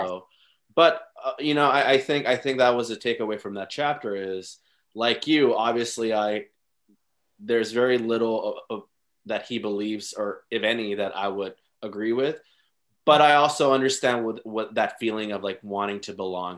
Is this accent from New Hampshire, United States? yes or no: no; Texas, United States; And like, I grew up in the Rio Grande Valley.